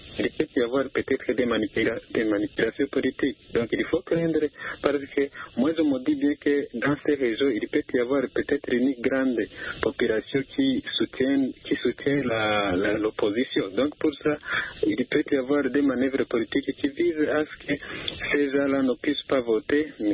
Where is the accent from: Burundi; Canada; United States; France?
Burundi; Bujumbura, Bujumbura Mairie; je ne suis pas de la RDC, plutôt je suis de Bujumbura.